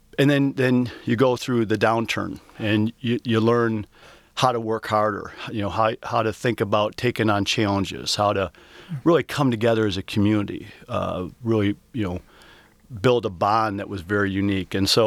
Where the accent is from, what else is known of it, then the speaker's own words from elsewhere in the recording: Flint, Michigan, United States; my culture, my beliefs, since growing up in Flint to really working at Lear.